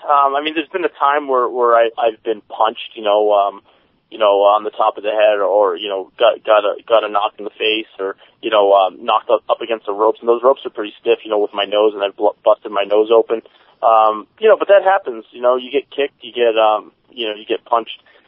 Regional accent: Phoenix, Arizona, United States; You know, I came out on the very first episode and I said that, you know, I'm from Phoenix.

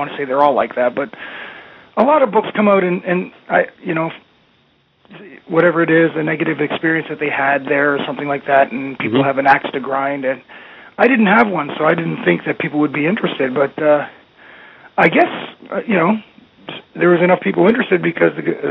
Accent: Toronto, Ontario, Canada; the biggest thing about growing up in Toronto when I was younger

